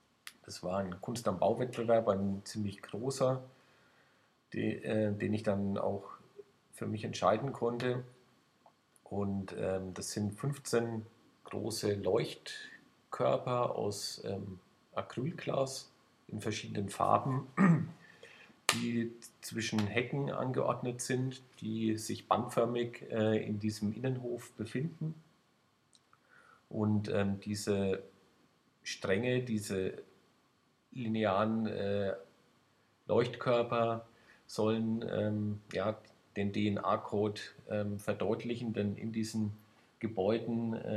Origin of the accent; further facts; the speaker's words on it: Würzburg, Bavaria, Germany; born there; Ich wurde 1974 in Würzburg geboren.